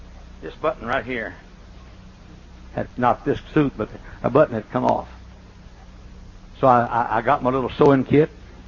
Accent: the South, United States; I'm from the South.

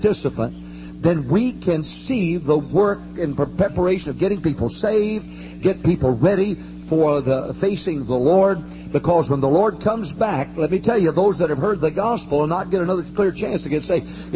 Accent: Arkansas, United States; I'm from Arkansas, so I have to have something simple.

